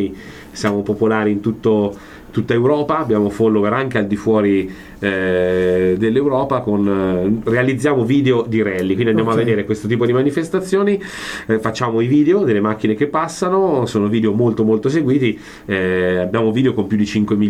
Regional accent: Perugia, Umbria, Italy; Partiti da me che sono di Perugia

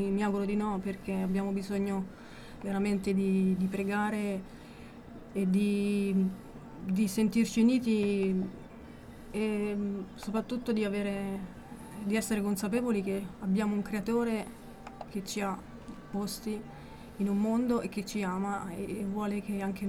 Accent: Ripabianca, Umbria, Italy; perché io sono di Ripa Bianca

